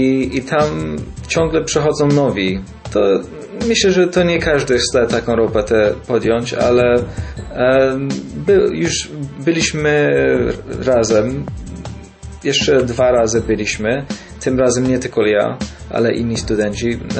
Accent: London, United Kingdom; bo w Anglii i w Londynie specyficznie, skąd jestem

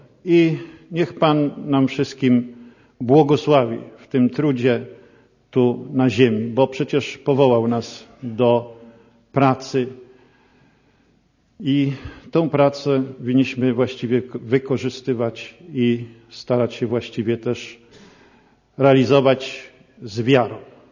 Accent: Łódź Voivodeship, Poland; pochodzę akurat z terenu rolniczego, spod Łodzi, gdzie nazywają tam wszystkich badylarzami

